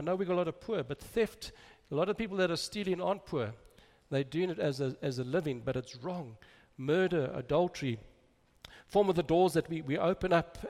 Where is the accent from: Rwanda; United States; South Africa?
South Africa; I remember the early days growing up in South Africa